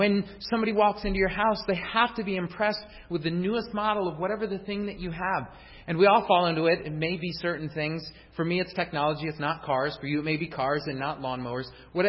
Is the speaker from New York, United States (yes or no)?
yes; New York, United States; As a matter of fact, in New York, I grew up in New York, and we used to have this lotto.